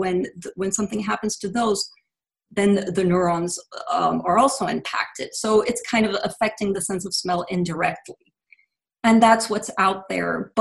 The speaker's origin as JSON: {"language": "English", "country": "Venezuela", "tie": "born or raised there", "also_born_or_lived": "New York", "lives_now": "United States", "said": "So my mother is Venezuelan, my father is Jewish. I was raised secular, so I was raised in Venezuela. Then I came to live in the United States. I was actually born here in New York."}